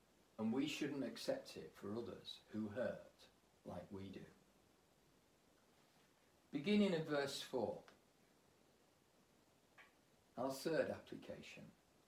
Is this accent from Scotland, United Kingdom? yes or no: yes; Scotland, United Kingdom; born there; Maybe it's because I was born in Scotland.